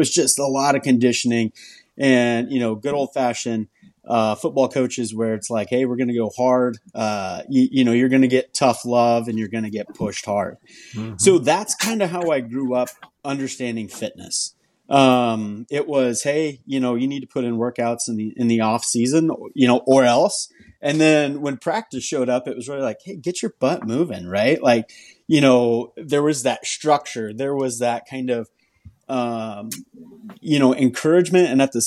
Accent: Petersburg, Nebraska, United States; So I grew up in Petersburg, Nebraska, a small town kind of northeast, north central Nebraska, and we were the Pirates.

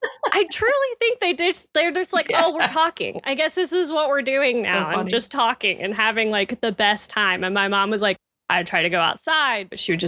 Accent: Kansas, United States; I'm from Kansas. I live in Ohio now, but just a Kansas girl through and through.

